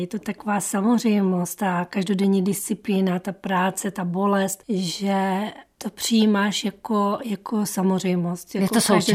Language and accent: Czech; Ostrava, Moravian-Silesian Region, Czechia; já jsem rodačka z Ostravy. Moje rodina je ze Lvova.